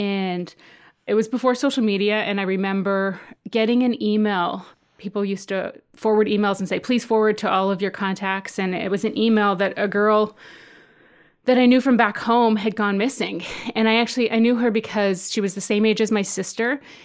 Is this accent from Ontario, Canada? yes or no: no; Saskatchewan, Canada; And I'm from Saskatchewan, so I didn't know very much about the fisheries dispute, but I was Indigenous